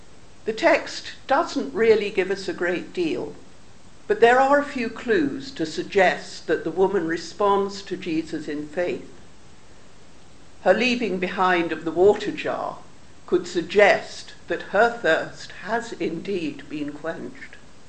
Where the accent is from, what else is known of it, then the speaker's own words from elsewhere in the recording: United Kingdom; We are typically British. We don't often share our excitement.